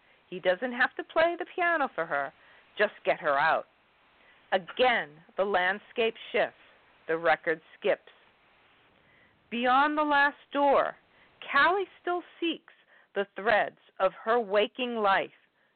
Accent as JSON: {"language": "English", "town": "Shrewsbury", "region": "Massachusetts", "country": "United States", "tie": "born or raised there", "said": "I grew up in Shrewsbury, Massachusetts, which is a suburb of Worcester, which is in the middle of Massachusetts"}